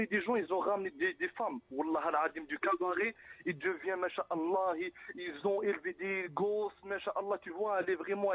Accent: Algeria; On est des Algériens, on est des Arabes plutôt.

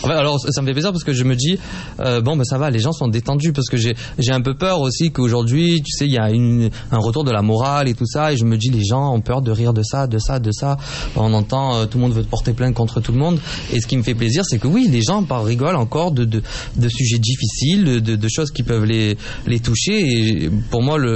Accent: Marseille, Provence-Alpes-Côte d'Azur, France; Je suis marseillais, oui.

